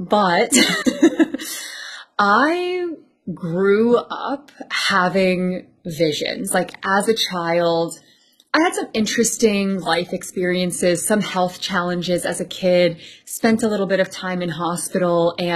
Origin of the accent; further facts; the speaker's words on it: Canada; but I felt like that in the city that I grew up in Canada.